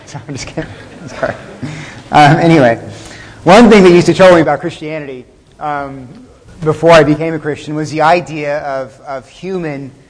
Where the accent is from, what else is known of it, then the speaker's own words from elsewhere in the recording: Texas, United States; I grew up in Texas, and the Aztecs were in Mexico, so that was kind of close for me.